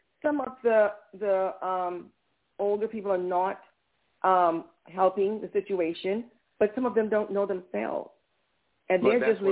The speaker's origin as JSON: {"language": "English", "country": "Bahamas", "said": "I'm from the Bahamas originally"}